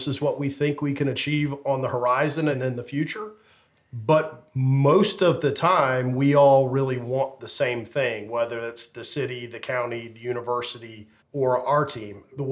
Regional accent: Raleigh, North Carolina, United States; And I grew up here in Raleigh.

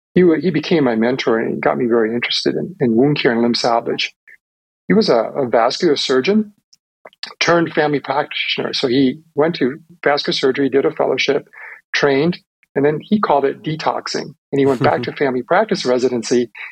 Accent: East Coast, United States; Because I grew up in the East Coast, and back when space shuttle and launch vehicles were going off, and I said, I want to go in the space industry.

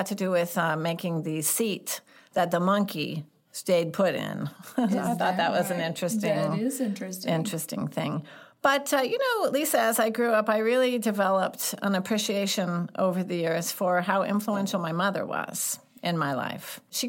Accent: St. Louis, Missouri, United States; Yes, I grew up here in St. Louis in North County, and I had a normal childhood.

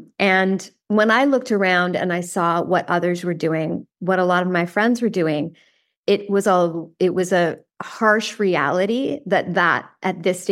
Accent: East Coast, Canada; moved away as an adult; now in United States; I grew up on the East Coast of Canada. I went to McGill. I did my MBA at U of T, and then I moved to California and with my husband

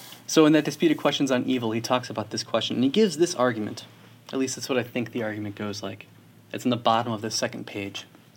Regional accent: Minnesota, United States; I'm from Minnesota. The streets are always cold.

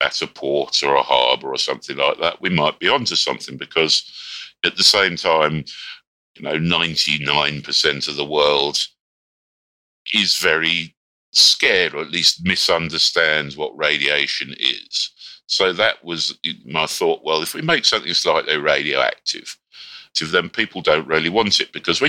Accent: Kenya; born there; also born or lived in United Kingdom; And I was born in Kenya. Then we went back to the UK when I was about the age of one, and then went back to Kenya when I was about the age of eight.

